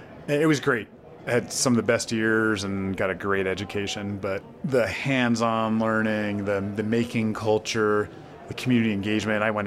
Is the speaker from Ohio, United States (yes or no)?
no; New York, United States; now in Seattle, United States; New York. I'm from New York suburbs, and went to UVA as an undergrad.